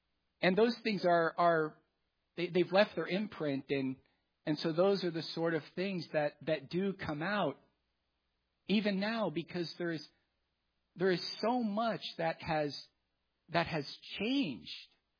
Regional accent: California, United States; our experiences as young boys growing up in Orange County in the 80s.

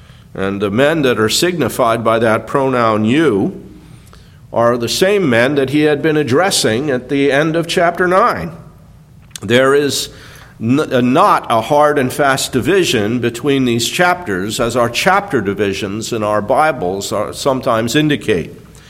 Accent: New Jersey, United States; Back in March of 2006, back in New Jersey, my home state, I went on a four-mile walk with a friend

